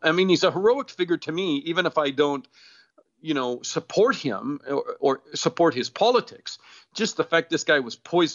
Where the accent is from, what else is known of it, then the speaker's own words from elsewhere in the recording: Canada; born there; I was born in Canada